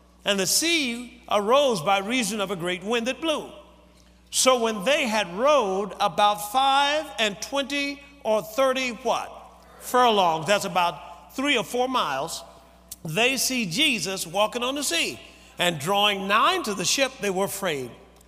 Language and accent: English; South Africa; now in Chicago, United States; We came from South Africa to Chicago.